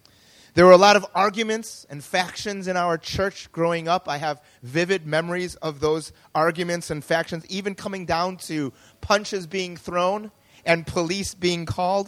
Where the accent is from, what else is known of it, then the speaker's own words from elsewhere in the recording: United States; I grew up in the United States. I'm an American-born Korean, and I grew up going to a Korean-American church.